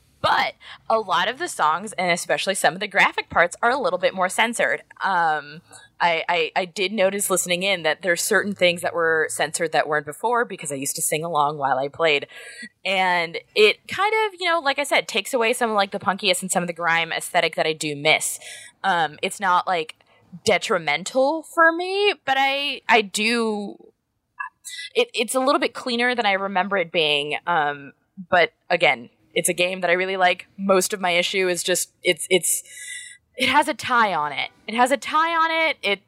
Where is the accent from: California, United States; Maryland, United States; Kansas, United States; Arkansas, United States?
California, United States; It was so big for me because I grew up in Orange County where skate culture was king, but I was like the only kid that couldn't skate.